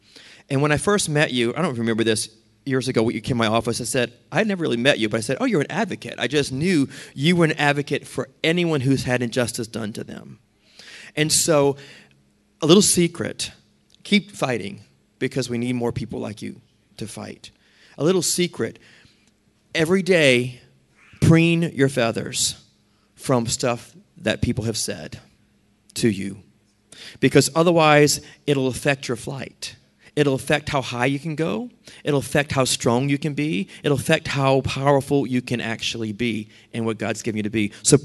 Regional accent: New Orleans, Louisiana, United States; I grew up in New Orleans in the city, so I'm like, I just knew they were in the store.

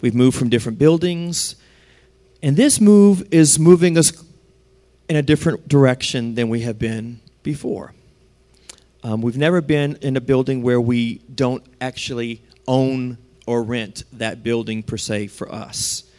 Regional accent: New Orleans, Louisiana, United States; I'm from New Orleans, in New Orleans.

